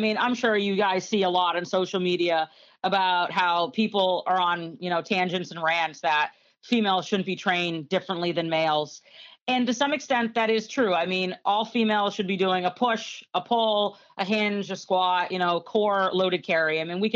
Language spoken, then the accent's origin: English; New Hampshire, United States; when I was an athlete growing up in New Hampshire, I was blessed with fantastic coaches.